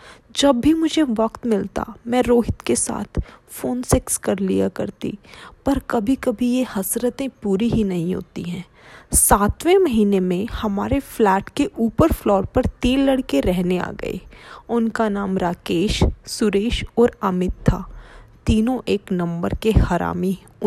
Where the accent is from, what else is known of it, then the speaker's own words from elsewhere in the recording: Kolkata, West Bengal, India; now in Pune, India; मैं कोलकाता की रहने वाली हूँ, लेकिन जॉब के लिए पुणे में आना पड़ा।